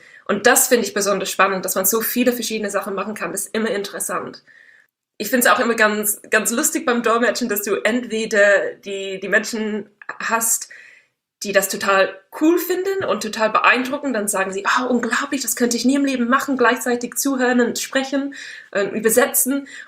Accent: England, United Kingdom; German is a second language; now in Germany; Ich bin nicht gelaufen, als ich aufgewachsen bin in England.

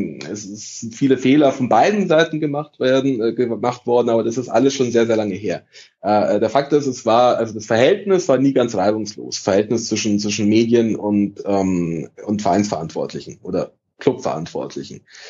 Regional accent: Italy; also ich meine, ich bin Italiener

